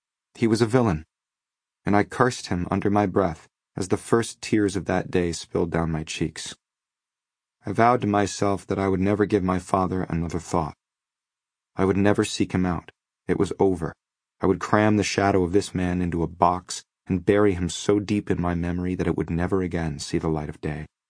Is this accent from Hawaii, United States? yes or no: no; Austin, Minnesota, United States; happened in my hometown of Austin at a time when my mother would have been 3 months pregnant with me.